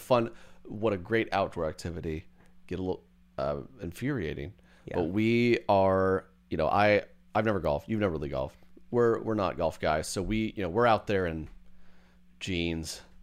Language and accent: English; Ireland; I'm Irish.